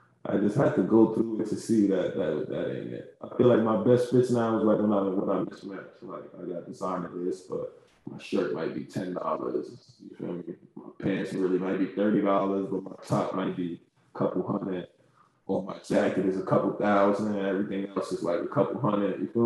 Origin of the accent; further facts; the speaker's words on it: New York, United States; I'm a New Yorker, so it's like, how can I embrace being a New Yorker and not be on every trend that New York has started?